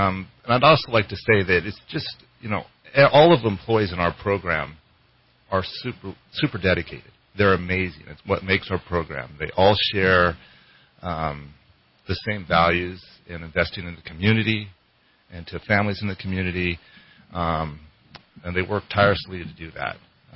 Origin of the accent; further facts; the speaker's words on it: Redding, California, United States; I was born and raised in Reading, and I wanted to move back to Reading.